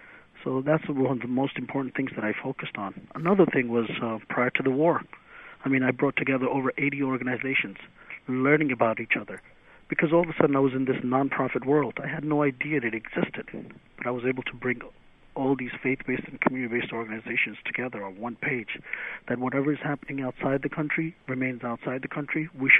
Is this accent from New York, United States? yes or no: yes; Brooklyn, New York, United States; Well, I grew up in Sheepshead Bay Projects